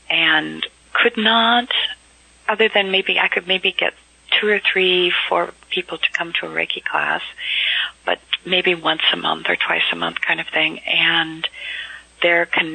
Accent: United States; But I recognize that I'm learning a lot of lessons where I am, and that I am an American, and there are gifts that I give to my own country by being here.

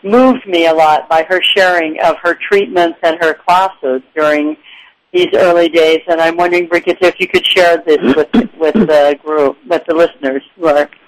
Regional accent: United States; But I see that in when I went to Europe as an American

